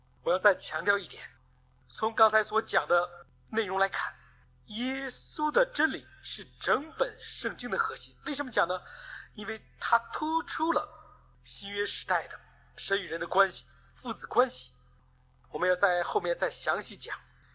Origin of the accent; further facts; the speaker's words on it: China; 这个家谱方面呢，以色列人和我们中国人很相像很有共同的点，就是喜欢来记家谱